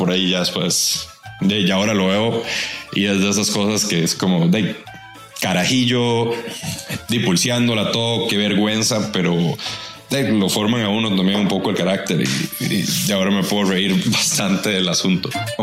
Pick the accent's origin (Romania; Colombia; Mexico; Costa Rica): Costa Rica; queríamos, obviamente, como buenos ticos celebrar antes de que todo saliera